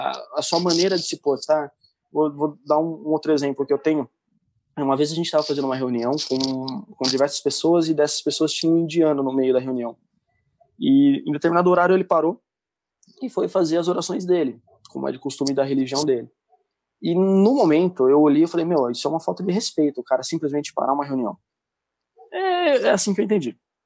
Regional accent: Limeira, São Paulo, Brazil; Cara, eu sou de Limeira, uma cidade interior, pouco mais de 300 mil habitantes

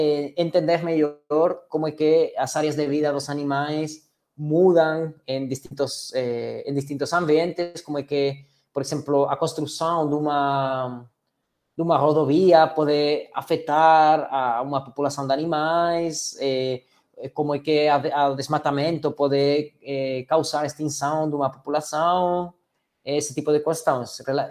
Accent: Galicia, Spain; Portuguese is a second language; como a gente falou da Espanha, de que eu venho da Galícia

